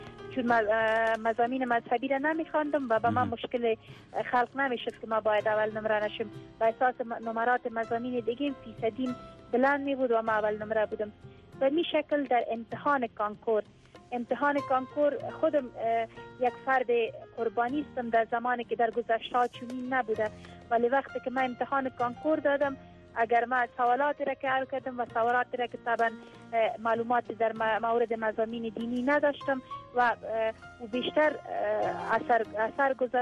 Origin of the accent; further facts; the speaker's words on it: Afghanistan; ما افغان هستیم